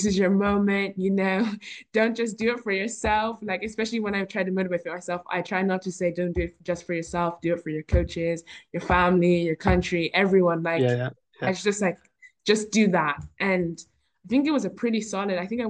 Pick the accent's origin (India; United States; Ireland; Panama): Ireland; And I was like, oh yeah, I'm Irish and I'm top 100. You don't see many people. It just made you feel prouder to be an Irish player in the top 100 because not many people are there.